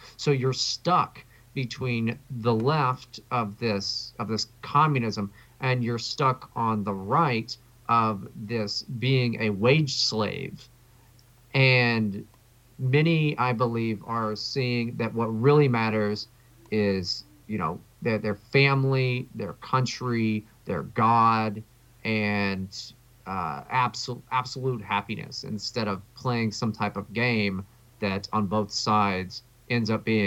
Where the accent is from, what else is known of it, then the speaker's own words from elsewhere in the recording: West Virginia, United States; I mean, I come from West Virginia. I'm not not anything but a working class individual.